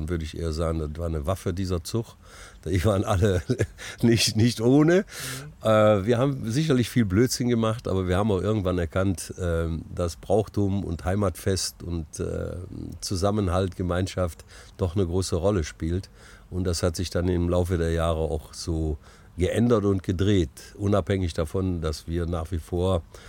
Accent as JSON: {"language": "German", "town": "Neuss", "region": "North Rhine-Westphalia", "country": "Germany", "tie": "born or raised there", "said": "ich bin ja geboren in Neuss und groß geworden auf der Mühlenstraße, direkt in der Nähe des Obertors."}